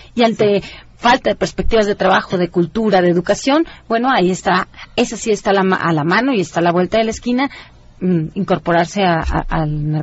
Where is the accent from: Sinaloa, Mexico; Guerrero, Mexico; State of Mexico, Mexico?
Sinaloa, Mexico; Yo, por ejemplo, que soy de Sinaloa, entiendo bastante bien ese fenómeno.